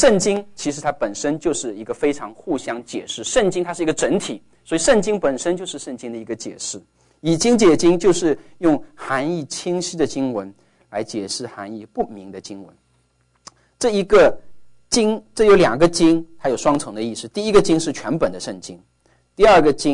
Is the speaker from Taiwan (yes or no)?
no; China; 因为我们中国人叫男人都是先生